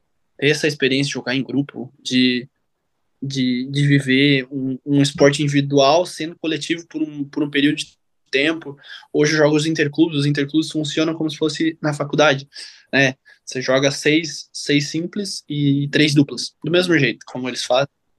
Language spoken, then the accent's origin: Portuguese; Rio Grande do Sul, Brazil; porque a gente é de uma cidade pequena, a gente é do interior do Rio Grande do Sul